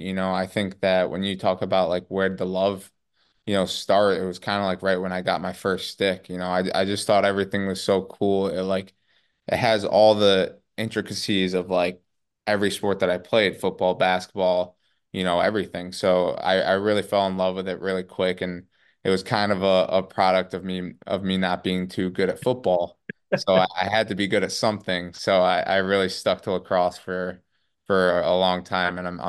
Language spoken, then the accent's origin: English; Syracuse, New York, United States; You know, that's where I'm from. I'm from Syracuse. So it was really just all about going to the Dome and watching those guys play